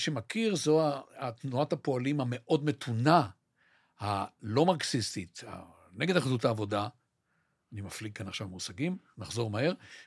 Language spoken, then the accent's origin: Hebrew; Haifa, Haifa District, Israel; לא רק שאני גר בחיפה, אני בשיקון פועלים שם. שיקון סולל בונה